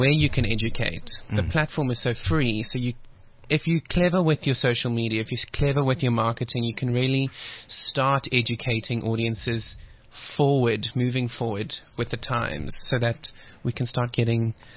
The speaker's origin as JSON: {"language": "English", "town": "Pietermaritzburg", "region": "KwaZulu-Natal", "country": "South Africa", "said": "I'm from Maritzburg, which is even more smaller."}